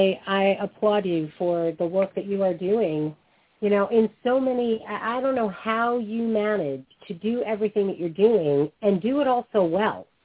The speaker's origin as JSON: {"language": "English", "region": "New York", "country": "United States", "said": "Well, I'm from New York."}